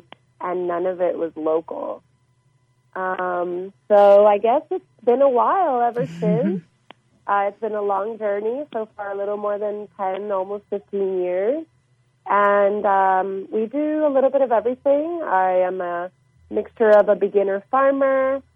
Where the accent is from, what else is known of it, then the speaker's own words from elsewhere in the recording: San Juan, Puerto Rico; I am actually from Santurce, which is a neighborhood in the San Juan area of Puerto Rico, the capital, the city. But I recently just moved 2 years ago to a farm about 45 minutes south.